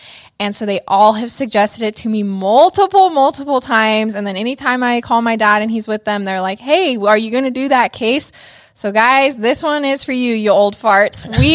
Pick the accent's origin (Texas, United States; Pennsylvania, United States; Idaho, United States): Idaho, United States; Idaho Falls; Basically, Blackfoot is about 30 minutes away from my hometown of Idaho Falls.